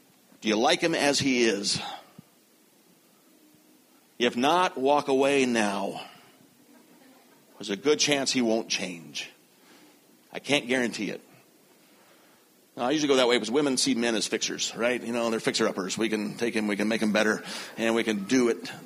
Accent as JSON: {"language": "English", "town": "Knoxville", "region": "Tennessee", "country": "United States", "tie": "born or raised there", "also_born_or_lived": "Nashville", "lives_now": "Canada", "said": "In 1969, we moved from Nashville, Tennessee to Knoxville, Tennessee."}